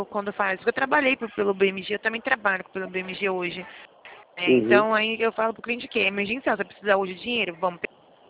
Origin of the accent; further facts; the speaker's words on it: São Gonçalo, Rio de Janeiro, Brazil; Eu sou aqui do estado de São Paulo, tá? Mas eu sou carioca, nasci em São Gonçalo.